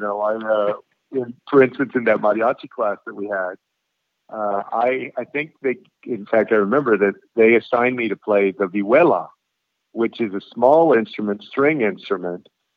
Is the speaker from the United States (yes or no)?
yes; San Antonio, Texas, United States; So I grew up in San Antonio, Texas, which is today about 60% Mexican-American.